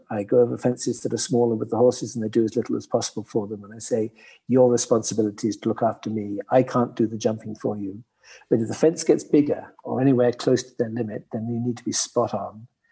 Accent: South West England, United Kingdom; when I was brought up in Cornwall with the banks

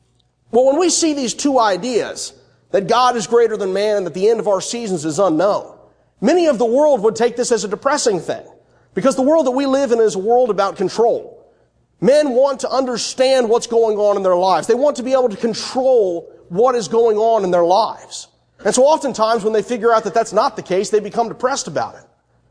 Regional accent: Virginia, United States; I grew up in Northern Virginia. We had somewhat harsh winters sometimes.

